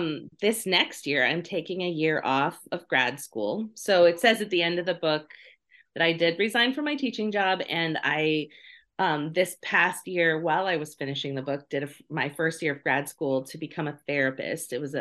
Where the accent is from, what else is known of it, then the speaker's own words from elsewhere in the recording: Portland, Maine, United States; I'll be in Vermont, all over Vermont, Maine, my hometown, Portland.